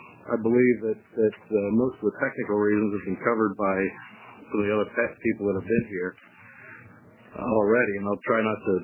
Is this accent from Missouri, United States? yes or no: no; Junction City, Oregon, United States; I'm from Junction City, Oregon.